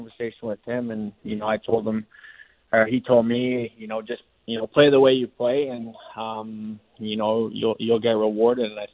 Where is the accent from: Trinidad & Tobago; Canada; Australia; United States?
Canada; Manitoba; growing up in Manitoba